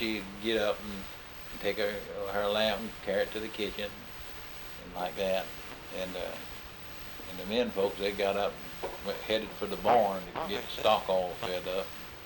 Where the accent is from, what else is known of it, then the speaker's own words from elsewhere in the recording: Paola, Kansas, United States; born there; And he was born in Paola, and I was born in Paola. My birth certificate says Paola